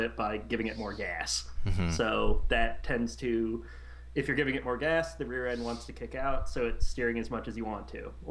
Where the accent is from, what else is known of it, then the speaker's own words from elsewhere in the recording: Atlanta, Georgia, United States; Because, well, I'm from Atlanta.